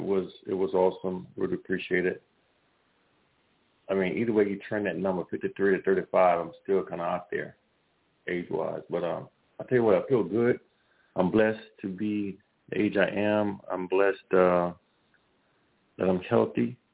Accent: Louisiana, United States; And for a lot of you guys don't know, I'm from Louisiana.

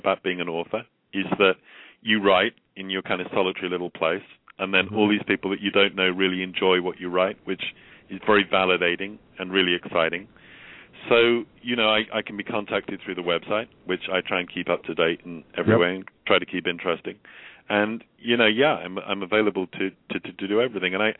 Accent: Oxford, South East England, United Kingdom; I mean, I grew up in Oxford, and I went to Oxford, to the university there, and so I know all the streets

